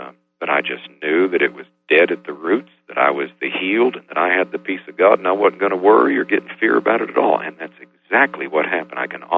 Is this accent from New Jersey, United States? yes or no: no; Florida, United States; because I was raised in Florida working in the orange groves picking fruit